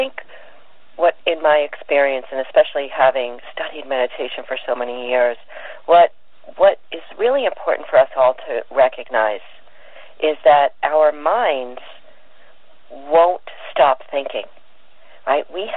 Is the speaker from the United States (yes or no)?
yes; Brooklyn, New York, United States; I grew up in Brooklyn, in New York, and I remember sitting on subways with my mom